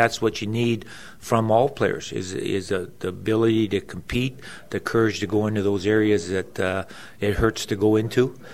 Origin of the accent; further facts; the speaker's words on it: Kamloops, British Columbia, Canada; Born and raised in Kamloops, all my family lives in Kamloops